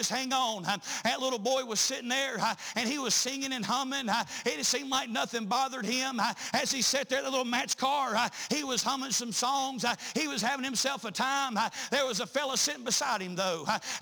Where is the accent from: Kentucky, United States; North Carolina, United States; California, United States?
North Carolina, United States; Now listen, I'm from North Carolina